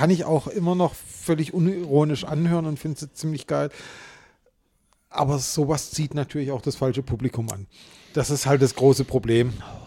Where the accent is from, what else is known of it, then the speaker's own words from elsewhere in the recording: Illingen, Baden-Württemberg, Germany; als Jugendlicher bei uns auf dem Dorf, ich komme aus Illinge, Feingenenz, Mühlacker